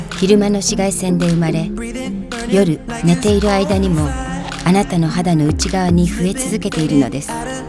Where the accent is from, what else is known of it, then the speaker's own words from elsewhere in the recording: Osaka, Japan; born there; 大阪生まれの在日韓国籍3世です。日本語がネイティブで英語と韓国語も OK です。